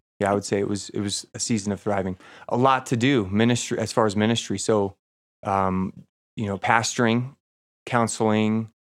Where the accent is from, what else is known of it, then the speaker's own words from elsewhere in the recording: Tucson, Arizona, United States; now in Colorado, United States; Tucson, Arizona, 37 years.